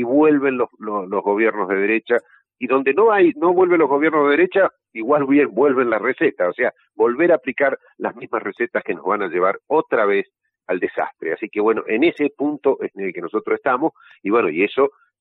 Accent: Argentina; Yo soy argentino

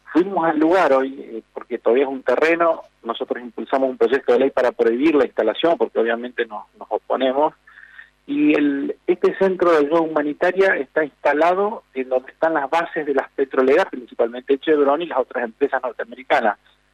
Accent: Argentina; como argentinos

